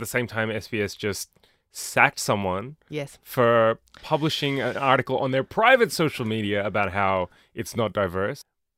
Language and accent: English; Australia; People don't, me being Australian is weird to them.